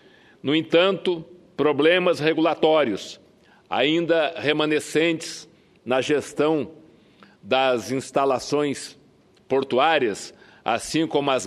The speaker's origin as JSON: {"language": "Portuguese", "region": "Santa Catarina", "country": "Brazil", "tie": "born or raised there", "said": "Eu sou catarinense, sou natural de Santa, do sul de Santa Catarina"}